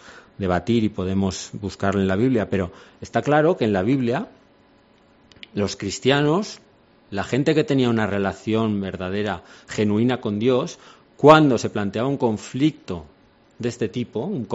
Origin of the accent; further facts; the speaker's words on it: Aragon, Spain; Yo soy de Aragón, que es una región que está al lado de Cataluña, entonces somos primos cercanos